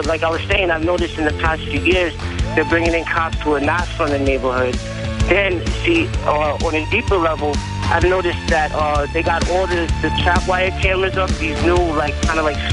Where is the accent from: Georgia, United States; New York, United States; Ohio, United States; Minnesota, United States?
New York, United States; New Rochelle; I'm born and raised in New Rochelle.